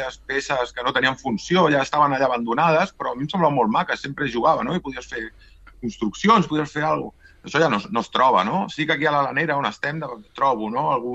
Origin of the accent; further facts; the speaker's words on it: Sabadell, Catalonia, Spain; jo em considero que sóc d'aquí de Sabadell, molt de Sabadell. Sóc molt d'on sóc.